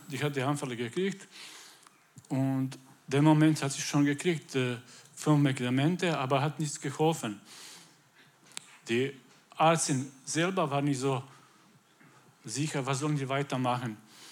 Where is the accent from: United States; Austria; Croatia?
Croatia; German is a second language; now in Germany; ich komme aus Kroatien. Deswegen ist die Name ist ein bisschen komisch. Also wir haben gekommen hier in Deutschland vor 9 Jahren.